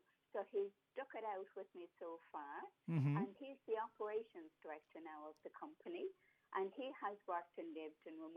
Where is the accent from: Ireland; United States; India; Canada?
Ireland; moved away as an adult; now in Cairns, Australia; So about 17 years ago, I came from Ireland to live here in Cairns.